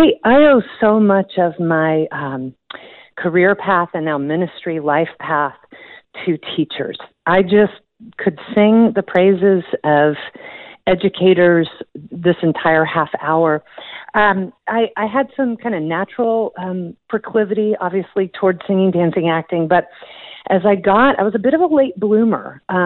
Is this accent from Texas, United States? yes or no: yes; Katy, Texas, United States; also born or lived in Houston; You know, from the earliest of ages, I was born in Houston and lived in Katy, Texas.